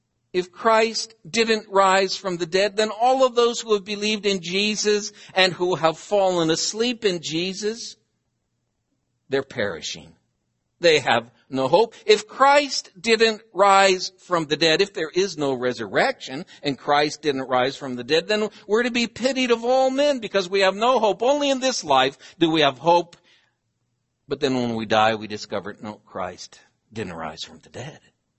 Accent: Oregon, United States; But I'm from Oregon. We grow apples.

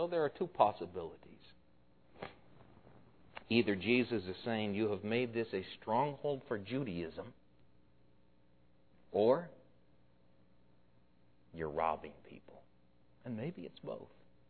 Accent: Portland, Oregon, United States; The church I grew up in Portland, Oregon, in some senses, I kind of liked it.

